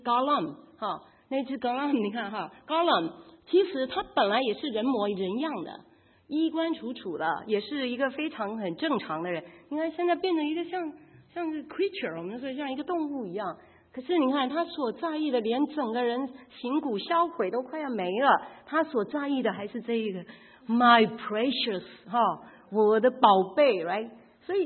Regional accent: Taiwan; 我们台湾人就打下去了哈

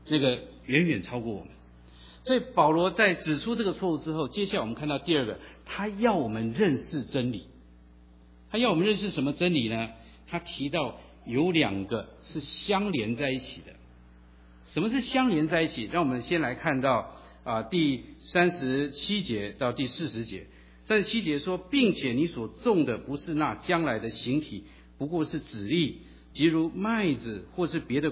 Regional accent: Taiwan; 在国内最近越来越多，我从小在台湾长大，看到的是可以说不计其数。

